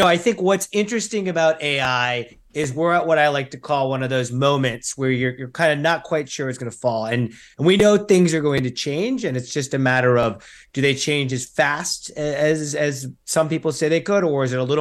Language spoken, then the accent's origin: English; New Mexico, United States; Look, I grew up in New Mexico